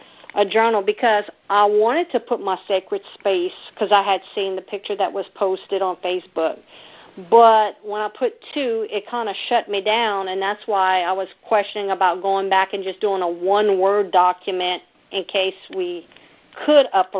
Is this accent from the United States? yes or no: yes; Louisiana, United States; Southwest Louisiana.